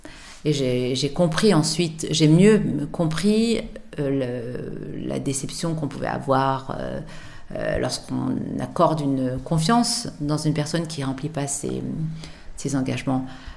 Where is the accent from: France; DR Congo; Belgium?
France; Lyon, Auvergne-Rhône-Alpes; je suis née à Lyon et j'ai grandi ici, ce qui fait que c'est devenu mes racines. Et je me suis assumée comme citoyenne française à part entière.